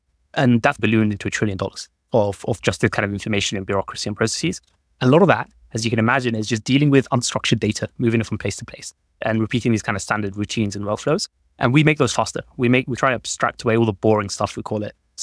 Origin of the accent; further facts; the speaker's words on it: London, United Kingdom; also born or lived in Libya; I was born in North Africa, in a place called Libya, actually. And I came to the UK as a migrant when I was young and grew up in London, in North London in particular.